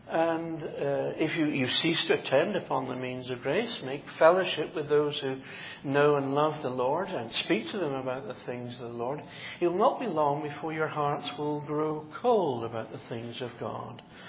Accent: Edinburgh, Scotland, United Kingdom; I was brought up in Edinburgh, and the apartment in which I was raised was, I think it would be about 130 years old.

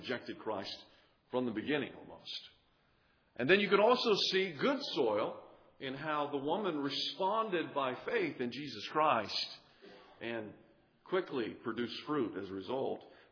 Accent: the South, United States; Keep in mind, I am a Southerner.

